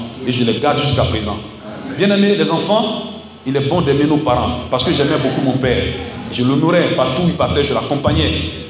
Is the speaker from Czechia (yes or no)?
no; Bondoukou, Zanzan, Côte d’Ivoire; born there; c'est quand il était en fonction à Soko que moi je suis né ici à Bondoukou.